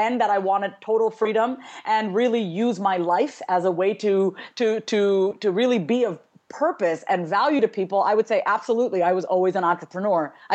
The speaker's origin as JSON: {"language": "English", "region": "New York", "country": "United States", "tie": "born or raised there", "said": "my parents are Indian immigrants. They came here in the 70s, and I was born and raised in New York, and we'd go to India every year."}